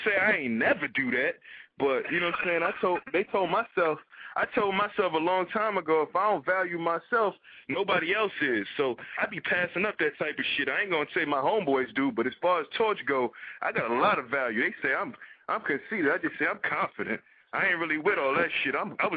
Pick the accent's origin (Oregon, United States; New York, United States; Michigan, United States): New York, United States; New York City; Like, I'm from New York City. New York City is lyrics.